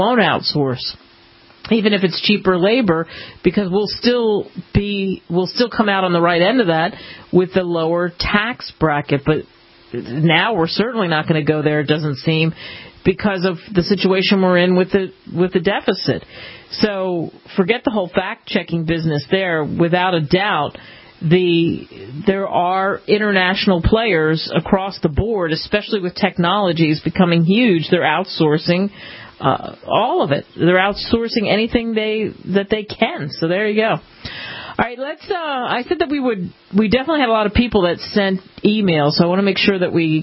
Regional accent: United States; accent: American; now in -; everybody that I met, when they heard my American accent, bragged to me about how isn't it great that there's these opportunities for the Irish people

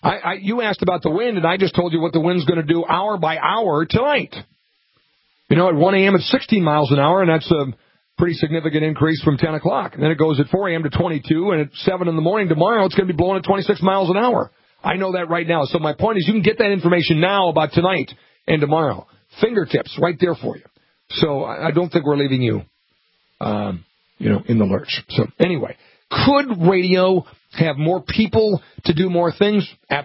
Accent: Montevideo, Uruguay; For instance, my hometown, Montevideo.

